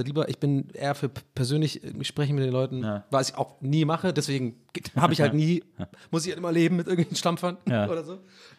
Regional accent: Baden-Württemberg, Germany; ich bin ja selber Schwabe, ich komme daher

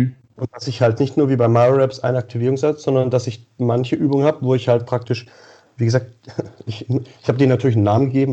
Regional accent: Xanten, North Rhine-Westphalia, Germany; Xanten, Nordrhein-Westfalen, Niederrhein.

